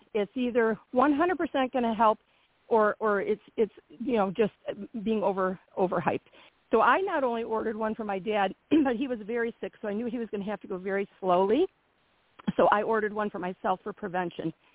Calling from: Michigan, United States; I'm from Michigan. I also spend time in Tennessee.

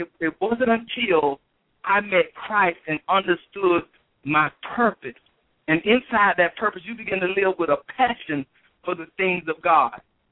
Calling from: Alpharetta, Georgia, United States; I'm calling from Alpharetta.

